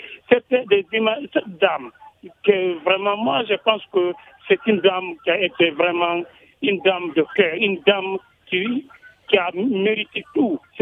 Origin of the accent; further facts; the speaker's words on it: Timbuktu, Tombouctou, Mali; Parce que moi, je suis du Tombouctou.